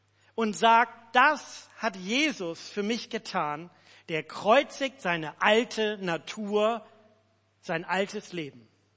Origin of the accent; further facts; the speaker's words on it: Pinneberg, Schleswig-Holstein, Germany; ich war als Kind im Gemeindehaus in Pinneberg groß geworden.